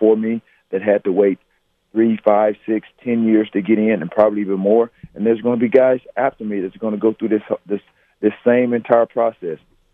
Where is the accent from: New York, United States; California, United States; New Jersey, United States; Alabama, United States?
Alabama, United States; Alexander City; now in Atlanta, United States; oh, I'm from Alexander City, Alabama. But yes, I'm from Alabama.